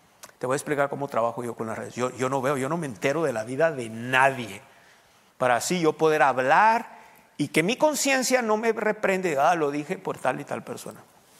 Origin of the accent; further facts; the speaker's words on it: Mexico; La diferencia entre nosotros los mexicanos y entre los hispanos